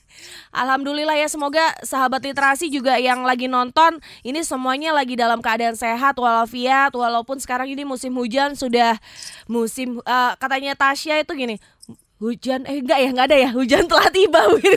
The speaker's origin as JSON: {"language": "Indonesian", "town": "Surabaya", "region": "East Java", "country": "Indonesia", "said": "Jangan dipikir karena kita arek Surabaya ngomongnya umba-umba."}